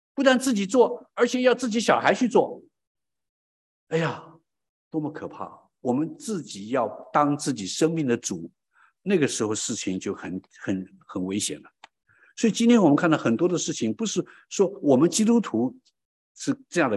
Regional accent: China; 很有意思，我们中国人讲什么？把心挂起来

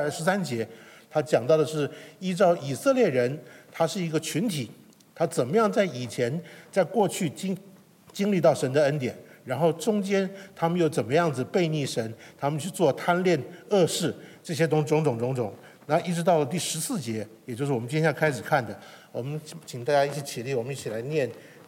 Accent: China; 从我们一个身为一个中国人在这样一个环境之下，其实我们跟偶像的敬拜是牵扯到一些关系的。那拿我们家来说吧，我父母我是从小我父母他们就已经是基督徒了

